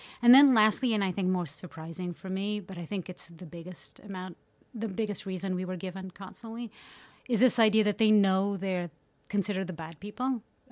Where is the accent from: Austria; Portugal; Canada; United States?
Portugal; Like that's all we had growing up in Portugal.